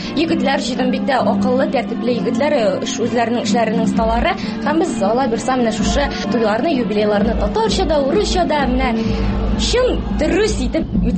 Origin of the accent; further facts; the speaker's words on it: Däüläki, Tatarstan, Russia; Мин Алпас ягы кызы, Дәүләки дигән бер бик тә матур табигатьле авылда